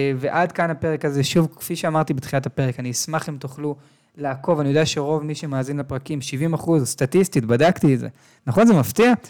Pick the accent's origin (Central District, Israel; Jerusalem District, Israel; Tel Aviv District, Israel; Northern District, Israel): Tel Aviv District, Israel; Tel Aviv; נולדתי בתל אביב, גדלתי בתל אביב.